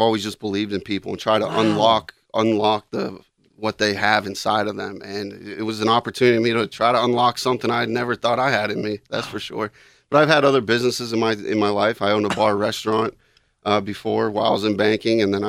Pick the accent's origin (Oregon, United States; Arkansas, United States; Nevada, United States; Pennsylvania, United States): Nevada, United States; Las Vegas; I was born and raised in Las Vegas, but my family's from Natrona Heights, so big city mentality, but always had Western PA core values.